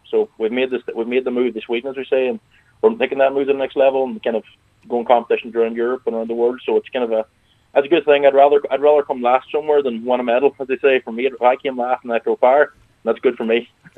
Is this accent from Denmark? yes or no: no; Ulster, Ireland; accent: Donegal; As you say, my accent's pretty Donegal, and picking up a few words over here isn't the easiest, as they say.